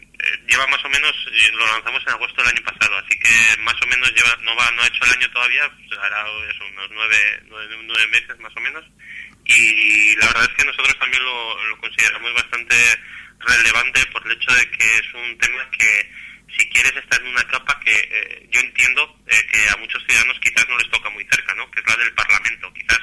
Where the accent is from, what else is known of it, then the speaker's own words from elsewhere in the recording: Basque Country, Spain; la gente que empezamos a mover un poquito este tema somos todos del País Vasco